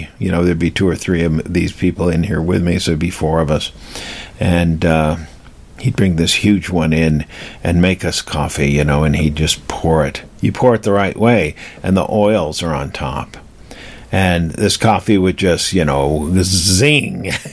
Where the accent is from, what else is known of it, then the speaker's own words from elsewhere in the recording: England, United Kingdom; born there; I'm not a foreigner. I wasn't born here. I was born in England.